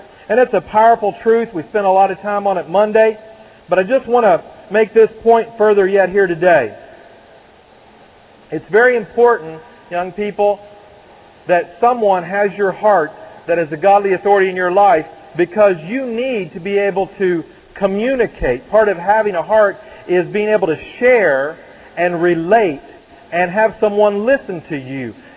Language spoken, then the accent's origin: English; the South, United States; I can't. I'm from the South. Y'all probably hadn't figured that out yet.